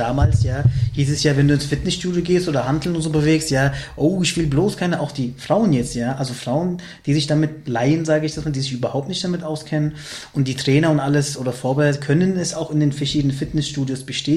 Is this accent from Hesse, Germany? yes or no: yes; Hesse, Germany; born there; aber auf gut Deutsch oder Hessisch sage ich nur, dass ich der gebürtige Hesse bin.